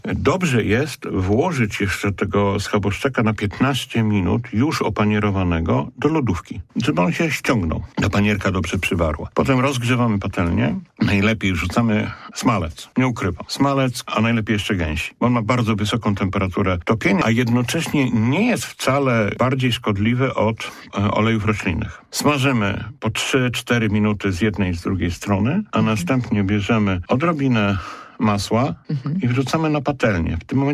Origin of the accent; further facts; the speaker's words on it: Poznań, Greater Poland Voivodeship, Poland; ja jestem szczun z Poznania, to wsypuję majeranek.